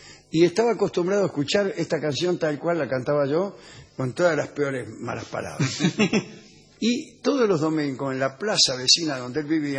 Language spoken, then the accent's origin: Spanish; Greece; Los griegos, yo soy griego.